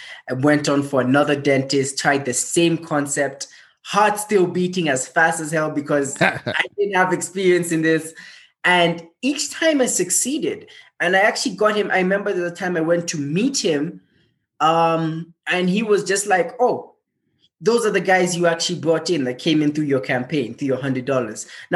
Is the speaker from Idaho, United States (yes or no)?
no; Paterson, New Jersey, United States; born there; So first of all, I was born in Paterson, New Jersey. I don't tell many people that. I'm a UN child.